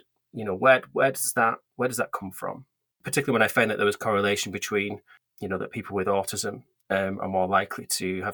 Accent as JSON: {"language": "English", "town": "Horwich", "region": "North West England", "country": "United Kingdom", "tie": "born or raised there", "lives_now": "Yorkshire, United Kingdom", "said": "So I was born and raised in a town called Horwich near Bolton in the north of England, not far from Manchester. But I now live a little bit further away than that. I'm just over the border in Yorkshire"}